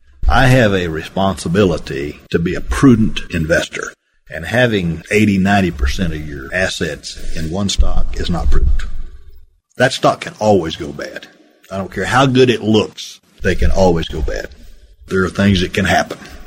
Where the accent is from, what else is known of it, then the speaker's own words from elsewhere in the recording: Tulsa, Oklahoma, United States; And I said, I'm from Oklahoma. And he looked at me and he says, Tulsa or Oklahoma City? And I says, Tulsa.